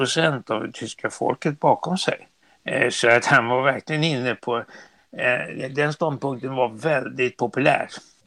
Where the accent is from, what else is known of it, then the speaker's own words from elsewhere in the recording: Sweden; jag var ju känd som svensk socialdemokrat och tidigare minister i en socialdemokratisk regering.